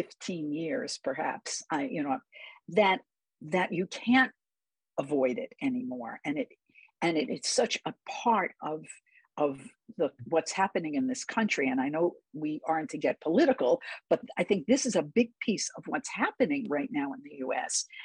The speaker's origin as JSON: {"language": "English", "town": "New York City", "region": "New York", "country": "United States", "tie": "born or raised there", "also_born_or_lived": "Boston", "lives_now": "Bay Area, United States", "said": "I grew up in New York City, and even though I lived in Boston, I lived in the Boston suburbs that were perfectly welcoming to Jewish communities. And then I moved to the Bay Area of California."}